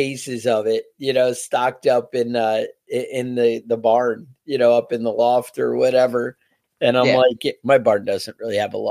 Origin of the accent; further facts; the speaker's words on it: United States; I don't know why I think that women drink tea and men don't, because I'm an American.